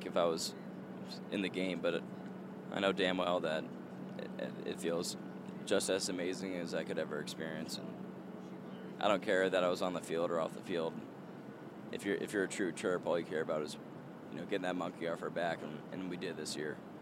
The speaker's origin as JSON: {"language": "English", "region": "Ohio", "country": "United States", "tie": "born or raised there", "said": "I mean, obviously there is a source of pride that comes with wanting to take a job at my hometown. I mean, that's where I grew up."}